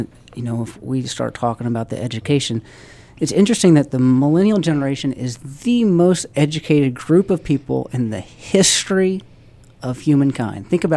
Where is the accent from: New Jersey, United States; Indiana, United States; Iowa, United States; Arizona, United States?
Indiana, United States; So, you know, I'm originally from Indiana, and it wasn't that long ago where I would have